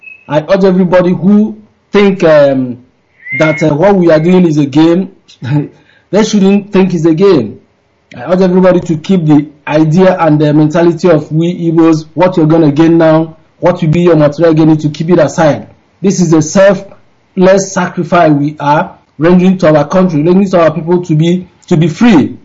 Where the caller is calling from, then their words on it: United Arab Emirates; I am calling from United Arab Emirates.